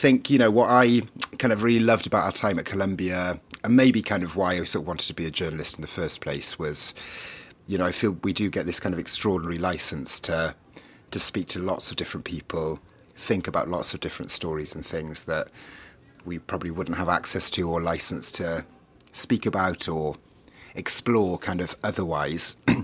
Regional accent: Wales, United Kingdom; first language Welsh; English is a second language; now in New York, United States; I'm from Wales originally, so I should have said that at the start. Welsh is my first language

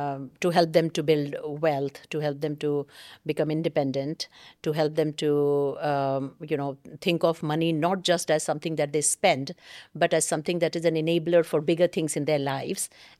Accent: Bihar, India; I grew up in Bihar.

